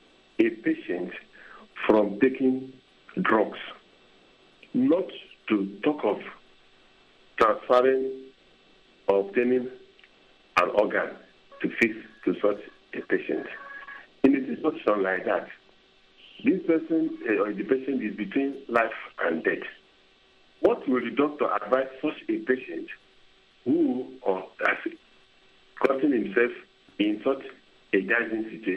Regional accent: Nigeria; I am a Nigerian based in Anjuku, in southeast Nigeria.

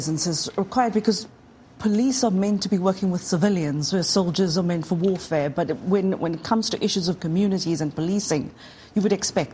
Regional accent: Cape Town, Western Cape, South Africa; We saw the same thing in my hometown of Cape Town.

